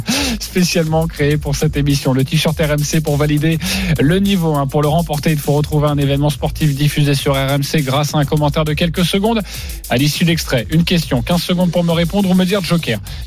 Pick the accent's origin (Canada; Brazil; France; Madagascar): France; Annecy, Auvergne-Rhône-Alpes; quand on vient d'Annecy